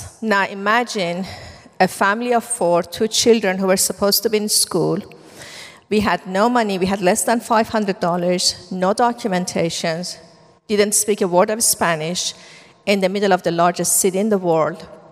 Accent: Iran; I'm from Iran. I was born and raised a Muslim, and my family was nominally Muslim, so there was never a conversation about religion at home.

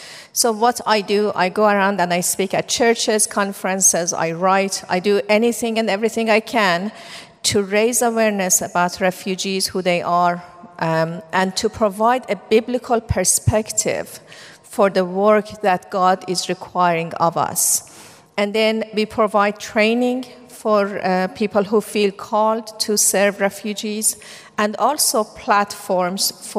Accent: Iran; I'm from Iran. I was born and raised a Muslim, and my family was nominally Muslim, so there was never a conversation about religion at home.

